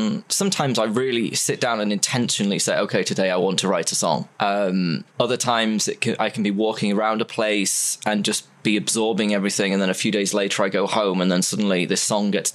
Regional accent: United Kingdom; No, I'm from the UK, but I don't really see myself as British or anything. I just see myself as an international citizen

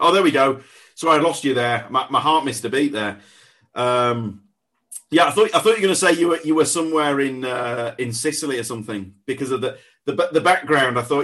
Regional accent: Leeds, Yorkshire and the Humber, United Kingdom; accent: Leeds; I will apologise. I'm from Leeds in the north of England.

